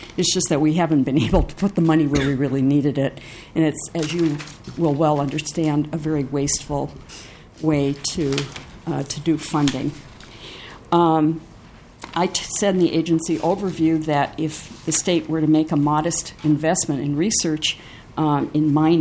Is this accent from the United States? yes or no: yes; Minnesota, United States; I am a Minnesotan. I know our tradition of lean government